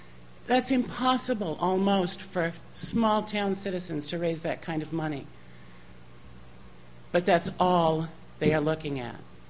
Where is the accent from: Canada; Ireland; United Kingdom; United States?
United States; Lexington Township, Maine; from Lexington Township.